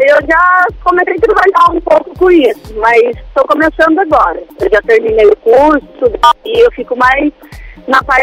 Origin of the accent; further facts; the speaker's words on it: Taubaté, São Paulo, Brazil; Eu sou de Taubaté, interior de São Paulo.